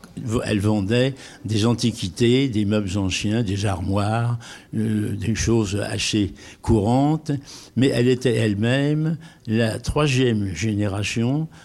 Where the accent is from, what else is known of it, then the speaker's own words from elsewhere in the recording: Paris, Île-de-France, France; Non, moi, je suis parisien de cinq générations.